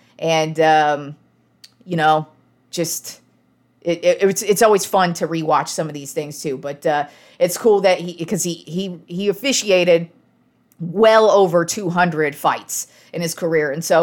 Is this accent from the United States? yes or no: yes; Reno, Nevada, United States; when I lived in Reno, growing up in Reno, nobody came to Reno.